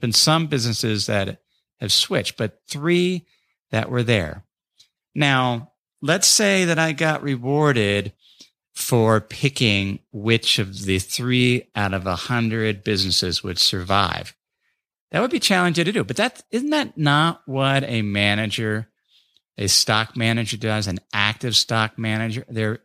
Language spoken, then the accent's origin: English; North College Hill, Ohio, United States; the hundreds of businesses in my hometown of North College Hill